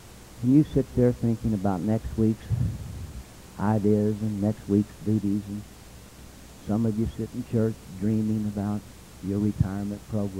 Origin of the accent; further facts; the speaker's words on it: Moore, Oklahoma, United States; I was born out in Oklahoma. Kathy was born in the same town I was born in Oklahoma City, and we moved out east of a little town called Moore, Oklahoma, out in the country.